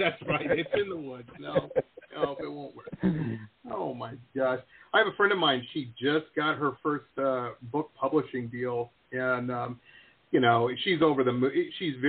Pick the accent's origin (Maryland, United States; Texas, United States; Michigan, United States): Michigan, United States; Detroit; I grew up in Metro Detroit, so I know what you're saying.